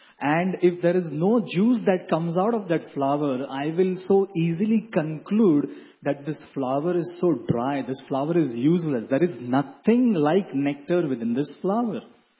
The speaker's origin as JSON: {"language": "English", "country": "India", "tie": "born or raised there", "said": "Many times we, being born and brought up in India, we think that I am so close to Krishna"}